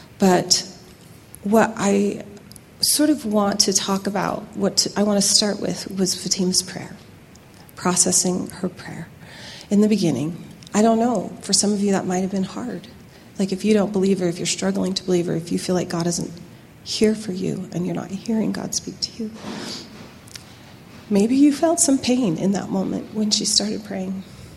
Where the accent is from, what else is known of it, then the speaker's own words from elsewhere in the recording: Castle Dale, Utah, United States; born there; I was born in Castledale, Utah, and I was born and raised Mormon.